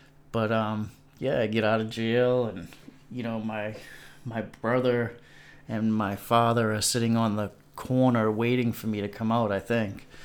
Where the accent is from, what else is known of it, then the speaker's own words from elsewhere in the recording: United States; I look like a white boy. I'm American Indian, and I get in with the white gangs